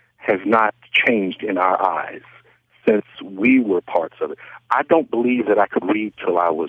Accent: Norfolk, Virginia, United States; I'm from Norfolk, Virginia. I'm African-American male.

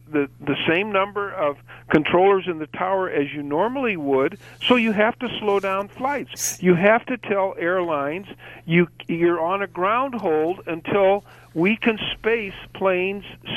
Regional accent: Peoria, Illinois, United States; When are you going out to Peoria? You know, that's my hometown.

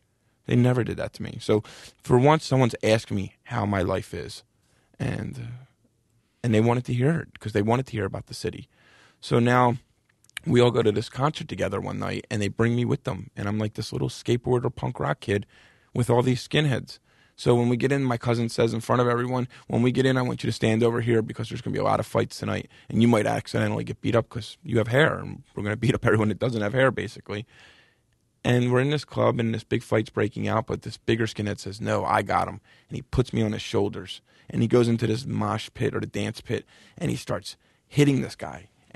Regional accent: Philadelphia, Pennsylvania, United States; born or raised there

